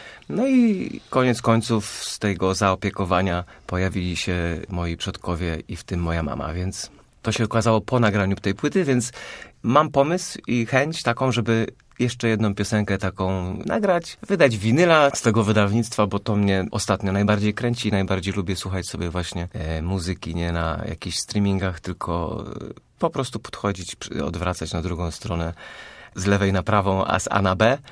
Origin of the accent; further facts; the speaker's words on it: Rakoniewice, Greater Poland Voivodeship, Poland; Tak, to moje rodzinne miasto, tam jeszcze cały czas rodzice